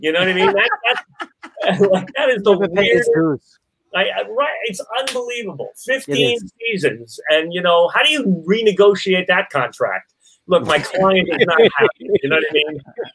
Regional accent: New York, United States; that's your turf. I'm a New Yorker, man.

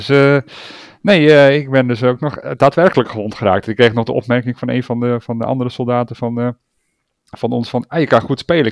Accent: Germany; Dutch is a second language; Omdat wij er als Duitsers toevallig met de auto voor hun huis stonden.

